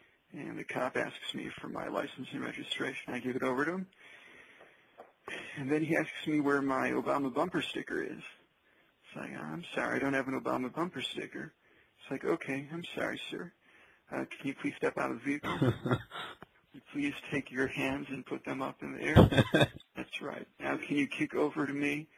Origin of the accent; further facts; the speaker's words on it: Chicago, Illinois, United States; And I'm actually from Chicago, so I decided to write a couple jokes about being the only Republican in Illinois